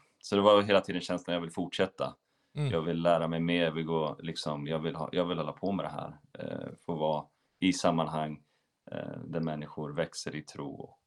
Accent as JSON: {"language": "Swedish", "town": "Linköping", "region": "Östergötland", "country": "Sweden", "tie": "born or raised there", "said": "Men jag är ju uppvuxen och född i Linköping och spelar mycket där"}